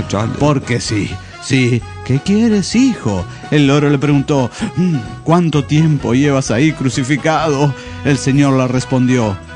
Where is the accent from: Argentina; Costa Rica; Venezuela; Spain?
Argentina; Tierra del Fuego; de Tierra del Fuego, Argentina.